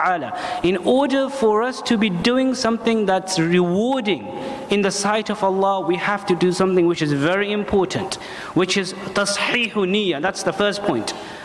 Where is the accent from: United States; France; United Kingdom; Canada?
United Kingdom; Leicester, East Midlands; I'm from Leicester.